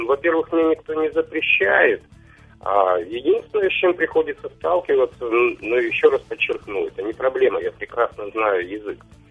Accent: Crimea, Ukraine; меня сразу вычислили, что я крымчанин. И стало так даже, наверное, приятно, потому что все говорят, вы говорите на чистом русском языке.

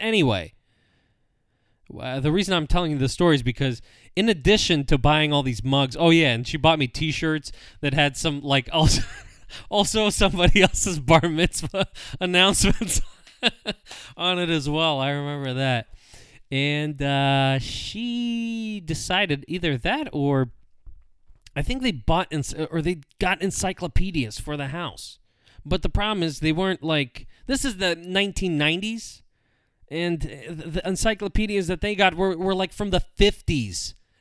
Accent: Russia; now in United States; I grew up in Soviet Union. I was born and raised in Soviet Union. Then in the 90s, we came to the United States, and we were still very foreign.

